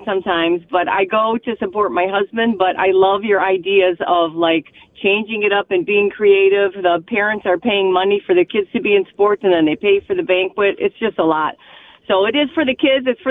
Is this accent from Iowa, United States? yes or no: no; Bloomfield, Michigan, United States; from Bloomfield.